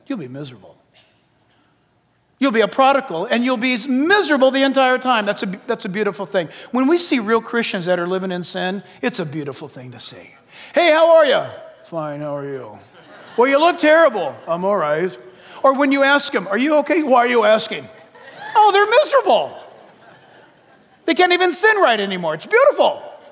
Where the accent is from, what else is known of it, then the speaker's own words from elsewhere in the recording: California, United States; I grew up in Orange County, so my dad signed me up at the age of 9 for junior All-American or Pop Warner football.